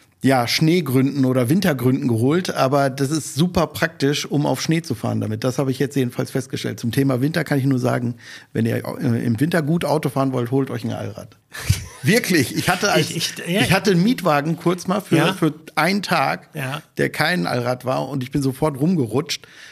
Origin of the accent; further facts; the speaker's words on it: North Rhine-Westphalia, Germany; Also da in Ostwestfalen, wo ich herkomme, wir haben da regelmäßig immer noch wirklich Temperaturen unter oder knapp über dem Gefrierpunkt.